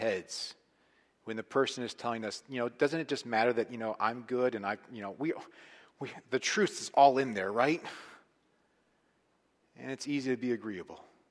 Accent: Atlanta, Georgia, United States; Growing up in Atlanta, Georgia, in high school, I knew the name Ted Turner a lot.

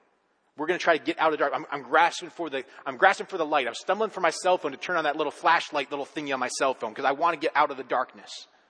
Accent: West Bend, Wisconsin, United States; city of West Bend, Wisconsin

